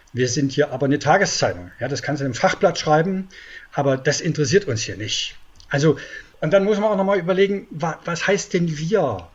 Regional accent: East Germany, Germany; Ich komme aus der DDR

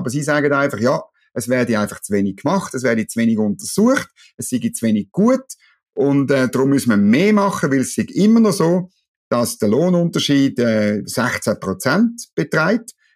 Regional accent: Switzerland; Und für mich als Schweizer, das tönt in den Ohren doch wahnsinnig gut.

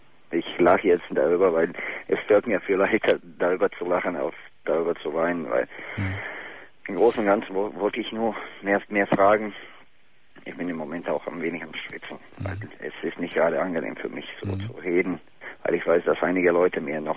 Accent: Bosnia & Herzegovina; German is a second language; Aus Bosnien.

